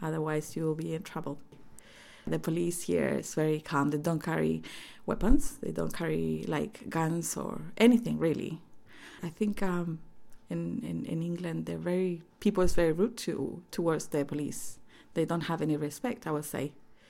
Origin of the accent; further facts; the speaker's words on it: Santiago, Santiago Metropolitan Region, Chile; English is a second language; moved away; and I come from South America, Chile, Santiago. I was born in Santiago, and I came here in June 1991.